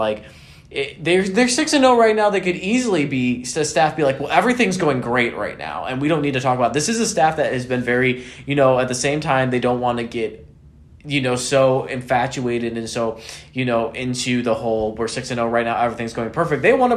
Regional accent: Chicago, Illinois, United States; No, I was born and raised around Chicago, but anyway.

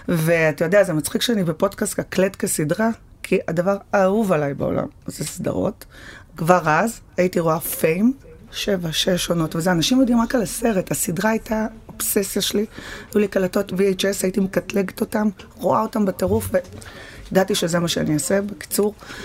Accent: Netanya, Central District, Israel; also born or lived in Paris, France; וקיבלתי טלפון מחברה מנתניה, אני מנתניה

